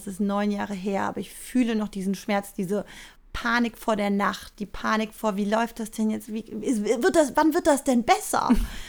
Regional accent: Cologne, North Rhine-Westphalia, Germany; ich bin aus Köln. Wir wohnen hier in Köln, ich mit meinem Mann und unseren 3 Kindern.

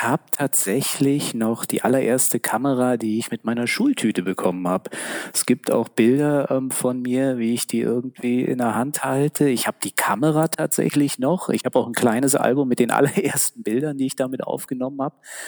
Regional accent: Berlin, Germany; Also ich bin in Berlin aufgewachsen, geboren und aufgewachsen.

